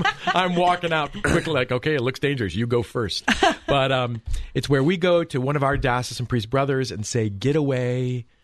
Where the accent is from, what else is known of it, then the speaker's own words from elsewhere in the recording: Cleveland, Ohio, United States; Originally from Cleveland.